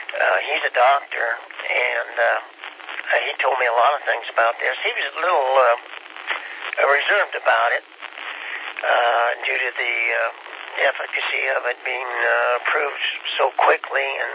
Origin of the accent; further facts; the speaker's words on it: Kansas, United States; But, you know, I'm from Kansas.